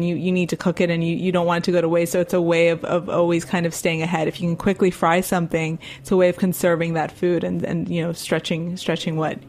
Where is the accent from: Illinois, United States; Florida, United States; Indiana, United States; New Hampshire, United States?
Florida, United States; Miami; I think I've living in New York after growing up in Miami